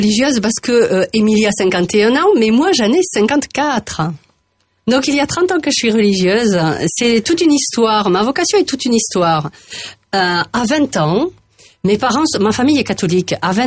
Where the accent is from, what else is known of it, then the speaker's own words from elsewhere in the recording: Flagnac, Occitanie, France; Je suis née en Aveyron, je suis aveyronnaise, de Flagnac.